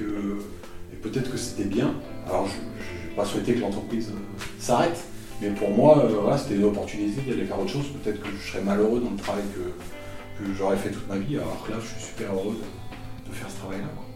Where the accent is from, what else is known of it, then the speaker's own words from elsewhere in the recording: Lyon, Auvergne-Rhône-Alpes, France; j'étais à Lyon, je suis lyonnais.